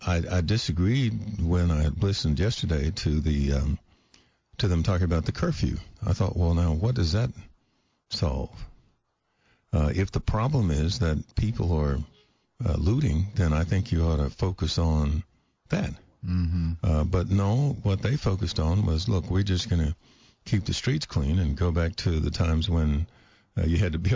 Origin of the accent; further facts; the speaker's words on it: Houston, Texas, United States; I remember growing up in Fifth Ward when we would leave Hester House and we would walk down Solo.